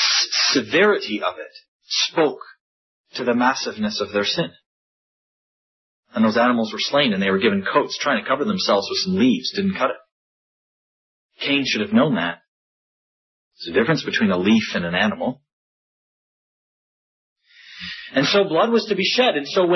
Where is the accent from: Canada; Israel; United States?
Canada; born there; My parents, as some of you know, come from Egypt. They were born in Egypt. I was born in Canada. But my brother was born in Egypt.